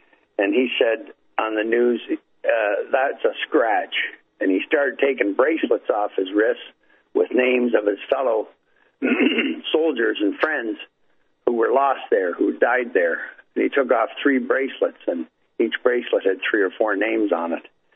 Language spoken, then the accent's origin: English; Canada; I want to start out by saying I am grateful as a Canadian for America.